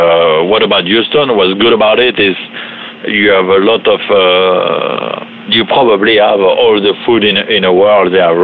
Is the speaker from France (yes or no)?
yes; Cavaillon, Provence-Alpes-Côte d'Azur, France; I'm from Cavaillon, Provence, which is a small city next to Avignon. Between Avignon and Aix-en-Provence